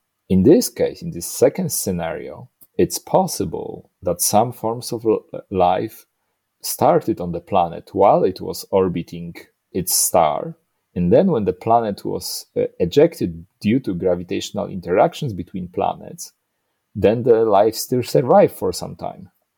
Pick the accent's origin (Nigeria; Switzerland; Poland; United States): Poland; Poland is my home country, so I was born in Poland